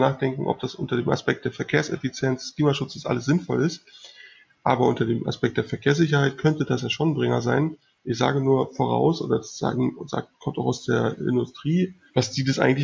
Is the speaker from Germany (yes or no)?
yes; Berlin, Germany; ich komme aus Berlin